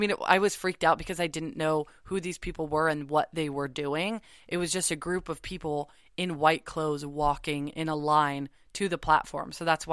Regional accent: Malibu, California, United States; I grew up in Malibu, and basically there's this ranch

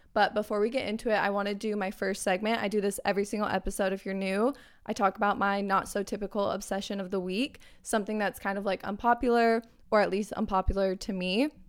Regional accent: Arizona, United States; which if you guys are new to my podcast, I'm actually from Arizona.

